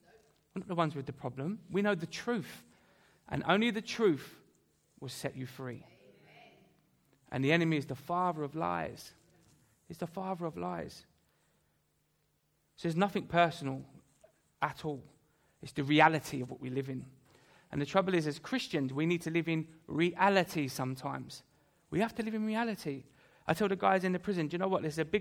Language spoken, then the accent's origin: English; Thamesmead, London, United Kingdom; I grew up in Thamesmead. In case, I know a lot of you have heard this, in southeast London.